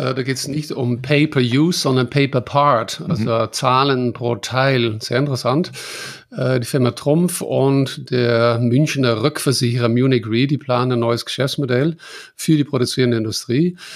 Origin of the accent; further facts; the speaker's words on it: Netherlands; German is a second language; wo ich als Holländer dann diesen unserem föderalen politischen Regierungssystem quasi gegenüber, das ist für mich neu